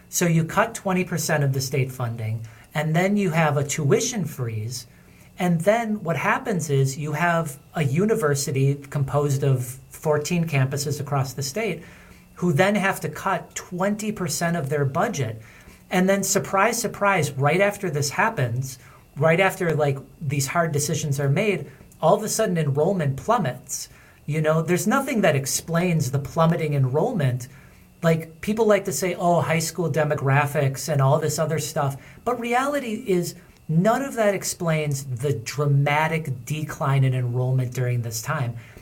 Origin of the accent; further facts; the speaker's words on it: Milwaukee, Wisconsin, United States; I grew up in Milwaukee, and I got my first teaching gig was with a technical college in Madison.